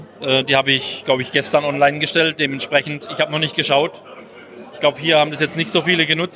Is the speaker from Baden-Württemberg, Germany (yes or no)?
yes; Bruchsal, Baden-Württemberg, Germany; Ich komme aus Baden-Württemberg in der Nähe von Karlsruhe, Bruchsal, um genau zu sein.